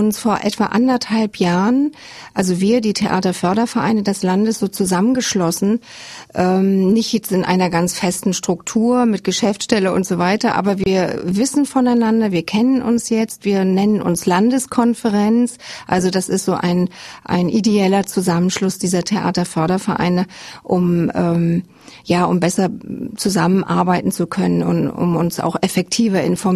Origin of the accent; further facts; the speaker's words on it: Rostock, Mecklenburg-Vorpommern, Germany; born there; Ich bin gebürtige Rostockerin, verheiratet, zwei Söhne